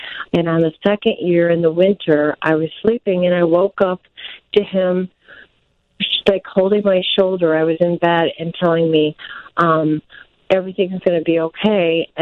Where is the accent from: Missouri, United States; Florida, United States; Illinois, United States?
Illinois, United States; moved away as an adult; now in Wisconsin, United States; I am from Illinois, from northern Illinois, and I moved up to Wisconsin about an hour north of Green Bay.